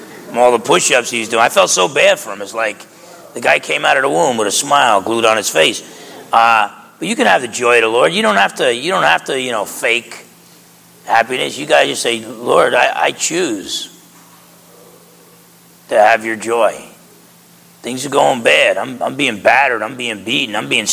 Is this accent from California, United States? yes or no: no; New Jersey, United States; And I don't know, from growing up in New Jersey, I would have said like 100 back in New Jersey.